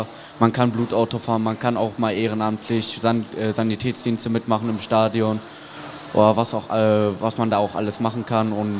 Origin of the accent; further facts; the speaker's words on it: Dortmund, North Rhine-Westphalia, Germany; Ich komme aus NRW in Dortmund.